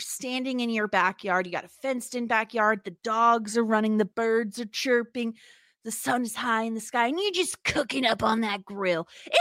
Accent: United States; Do we want to talk about Johnny not knowing how to grill? Because it, as an American, it offends me. I feel like we are a grilling nation.

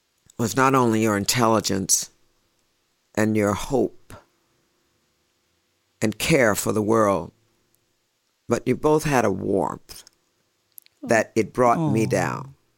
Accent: St. Louis, Missouri, United States; I have met her already, and we're both from St. Louis.

